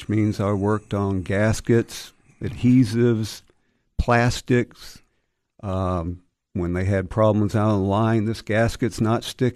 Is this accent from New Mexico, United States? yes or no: no; Nashville, Tennessee, United States; born there; So I was born in Nashville.